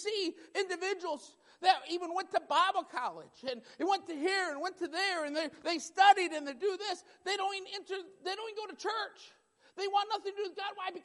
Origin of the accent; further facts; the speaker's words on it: Warren, Michigan, United States; We grew up in Michigan, and the church we grew up was Faith Baptist of Warren, Michigan.